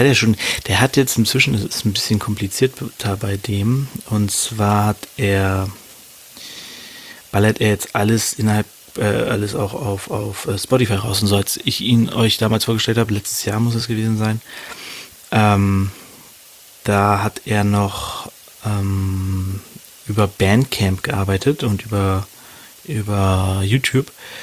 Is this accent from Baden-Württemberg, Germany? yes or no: no; Hanover, Lower Saxony, Germany; zwei Rappern, die auch aus meiner Heimat kommen, aus meiner Heimatstadt Hannover